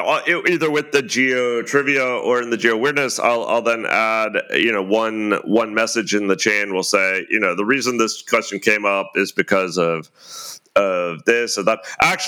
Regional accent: Germany; So, for example, listeners may know, I am half American, half German. And in my childhood, I grew up on a U.S. Army base in Germany.

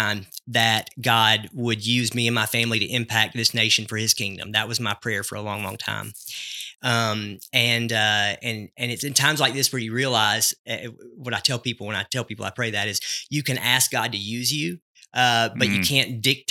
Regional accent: Ivinsville, Kentucky, United States; also born or lived in Northwest Tennessee; Born and raised in Ivinsville, Kentucky, pastored for 7 years here in Hayden at First Baptist Hayden. Spent the last 10 years up in Northwest Tennessee trying to evangelize Vol fans.

